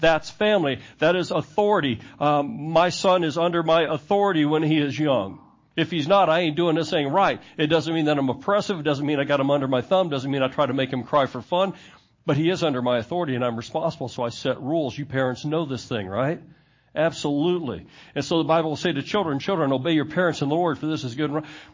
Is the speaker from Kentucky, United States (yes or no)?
no; Houston, Texas, United States; I grew up in Houston.